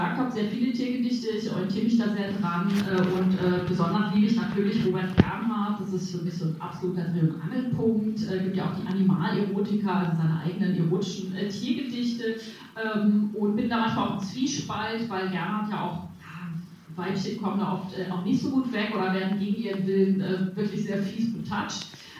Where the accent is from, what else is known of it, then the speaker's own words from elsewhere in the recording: Hamburg, Germany; ich bin ja Hamburgerin